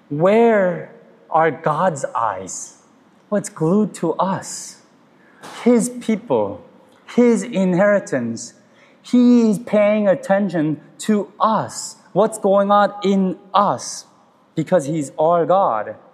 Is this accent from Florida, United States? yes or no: no; Arlington, Virginia, United States; I grew up near Washington, D.C. in Arlington